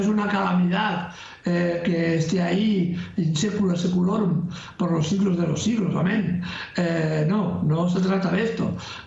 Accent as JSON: {"language": "Spanish", "country": "Spain", "said": "En mi país, España"}